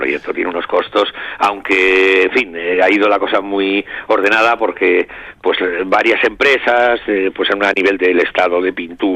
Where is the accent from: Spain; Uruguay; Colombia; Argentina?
Spain; Basque Country; somos nosotros, los vascos